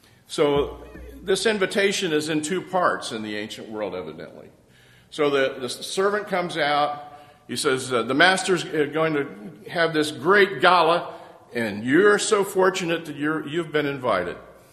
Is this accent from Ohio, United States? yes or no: yes; Columbus, Ohio, United States; born there; I was born in Columbus, Ohio. And Columbus, Ohio is not known for its heavy industry and factories.